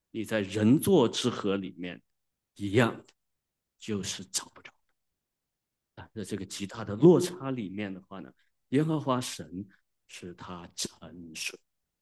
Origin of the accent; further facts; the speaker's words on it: China; 其实我们作为中国人的这些父母们